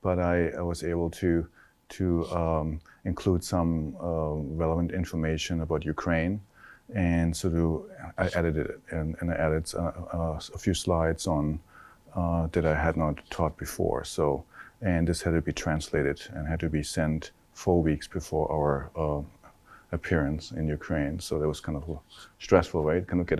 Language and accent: English; Germany; I mean, I'm from Germany originally, where everything's tiny.